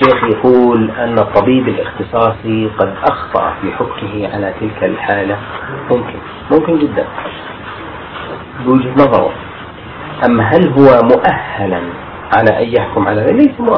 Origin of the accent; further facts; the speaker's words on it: Jordan; فالقانون الطب عندنا في الاردن ما يمنع ذلك